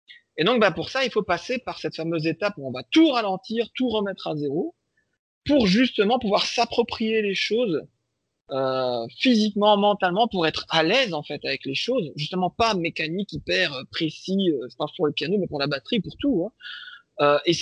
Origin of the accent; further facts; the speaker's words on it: Belgium; Alors, je vais faire mon belge parce que je suis belge.